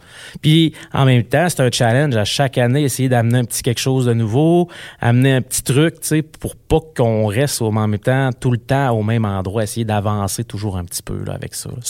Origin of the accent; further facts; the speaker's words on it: Quebec, Canada; Moi, je suis du Lac-Saint-Jean, ma conjointe est de Trois-Rivières.